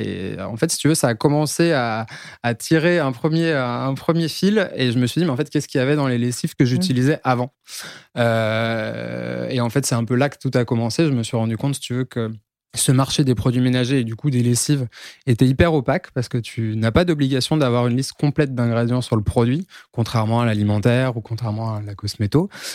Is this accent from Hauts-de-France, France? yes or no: no; Lyon, Auvergne-Rhône-Alpes, France; now in Paris, France; Alors donc … j'ai 33 ans, je suis originaire de Lyon. J'habite à Paris depuis quelques années maintenant